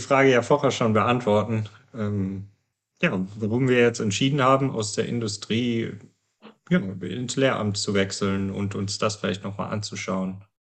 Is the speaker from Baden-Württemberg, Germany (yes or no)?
yes; Friedrichshafen, Baden-Württemberg, Germany; ich komme aus Friedrichshafen vom Bodensee und ja, bin da geboren und aufgewachsen